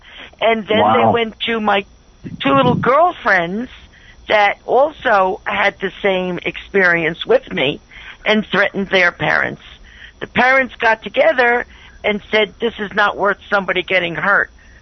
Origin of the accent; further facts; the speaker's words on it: Long Island, New York, United States; You know, when I grew up on Long Island, and in the 60s, UFOs were seen all the time.